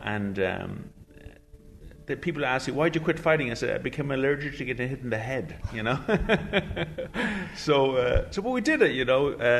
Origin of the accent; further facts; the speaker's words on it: Enfield, Ireland; moved away as an adult; now in New York, United States; in the early 80s, my sister Rosalind and I moved to New York. And I came from Enfield to Brooklyn, so it was quite a change, quite a shock.